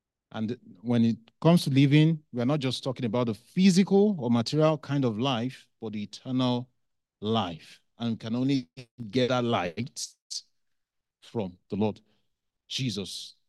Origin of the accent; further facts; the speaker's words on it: Nigeria; I am from Nigeria